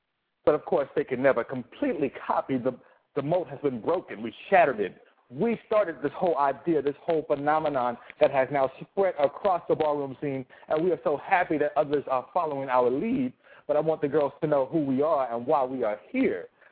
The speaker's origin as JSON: {"language": "English", "region": "North Carolina", "country": "United States", "tie": "born or raised there", "said": "I really wanted to go since North Carolina is my home state."}